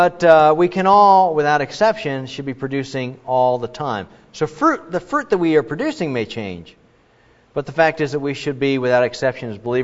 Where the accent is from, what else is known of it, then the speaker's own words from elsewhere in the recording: Ohio, United States; now in Texas, United States; I grew up in Ohio, moved to Texas, and I noticed that it seemed like we lived in East Texas for the first part of our journey here